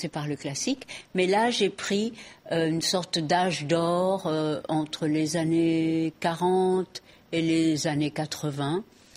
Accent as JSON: {"language": "French", "country": "Mexico", "tie": "born or raised there", "also_born_or_lived": "United States", "moved": "yes", "lives_now": "France", "said": "je suis américaine de naissance et puis élevée au Mexique. Mais la France a été mon pays d'accueil. Bon, mes parents étaient français."}